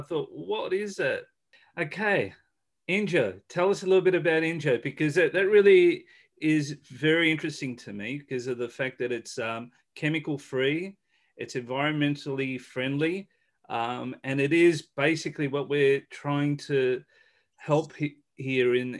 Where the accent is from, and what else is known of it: Australia